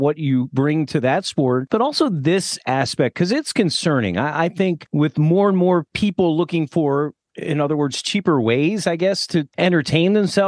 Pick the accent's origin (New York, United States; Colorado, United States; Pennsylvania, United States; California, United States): Pennsylvania, United States; Millersville; I grew up in Millersville, Pennsylvania, and we had a community pool that was kind of funded by the Lions Club.